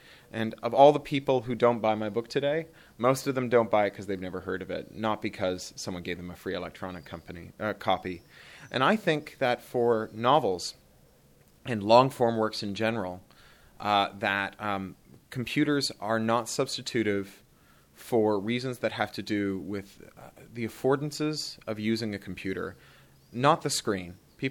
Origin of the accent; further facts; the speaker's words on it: Canada; now in United States; I'm Canadian, I had a fairly erratic education.